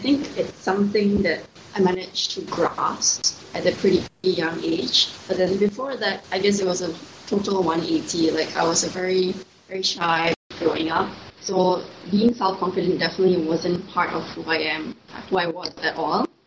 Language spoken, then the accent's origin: English; Malaysia